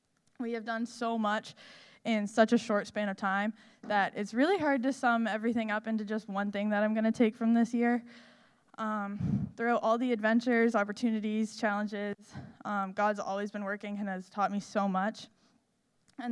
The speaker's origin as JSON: {"language": "English", "town": "Fredericton", "region": "New Brunswick", "country": "Canada", "said": "I'm from Fredericton, New Brunswick."}